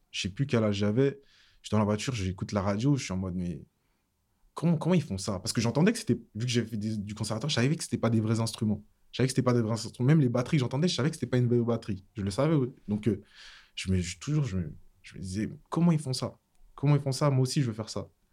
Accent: Savigny-le-Temple, Île-de-France, France; J'ai grandi à Savigny-le-Temple dans le 77.

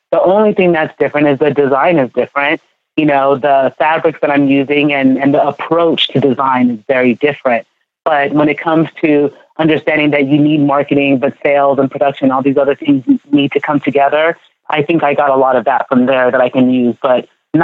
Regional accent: Ghana; now in United States; You know, I am from Ghana, but I feel like because I moved here to the U.S. and I live in this like melting pot

